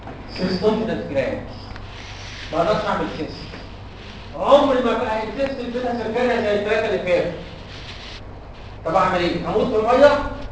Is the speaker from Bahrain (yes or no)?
no; Egypt; عندنا في مصر الشيستوزوما هيماتوبيوم